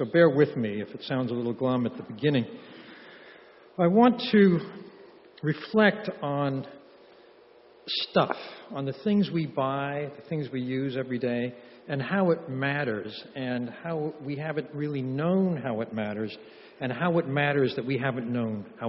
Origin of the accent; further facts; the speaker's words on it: Stockton, California, United States; as you heard, I grew up in Stockton, the lesser greater Bay Area.